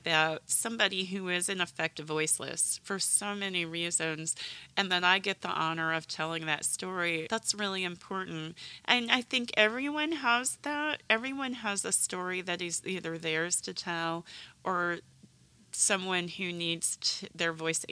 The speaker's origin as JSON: {"language": "English", "region": "Kentucky", "country": "United States", "tie": "born or raised there", "said": "I grew up in Kentucky, and so much of our culture is determined by the fact that mountains become impassable at some points"}